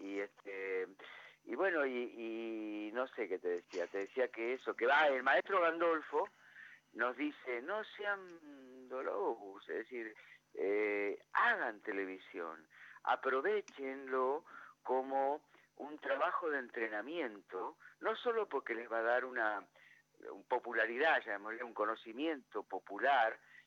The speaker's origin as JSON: {"language": "Spanish", "country": "Argentina", "said": "la paradoja estructural que somos como argentinos"}